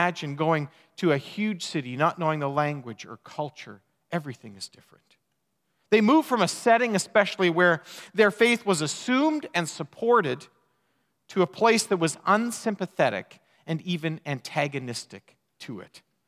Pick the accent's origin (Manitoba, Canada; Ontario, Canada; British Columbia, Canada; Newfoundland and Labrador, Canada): Manitoba, Canada; Elm Creek; I can remember growing up in Elm Creek. I had a giant graduating class of 18 people.